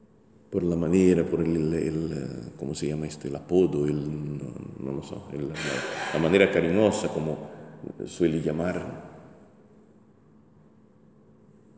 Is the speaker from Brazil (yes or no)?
yes; Brazil; Spanish is a second language; Soy de Brasil, brasileño